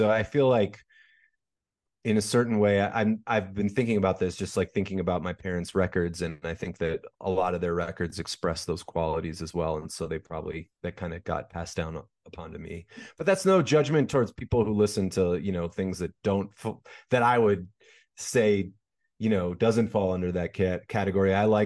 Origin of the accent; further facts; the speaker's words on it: Minneapolis, Minnesota, United States; So I was raised in Minneapolis, Minnesota, in the city.